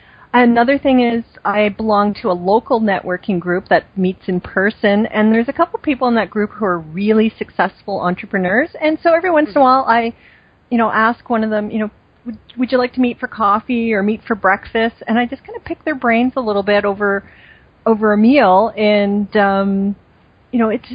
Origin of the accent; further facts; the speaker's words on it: Canada; first of all, I'm Canadian, and, we're kind of, very, very demure and polite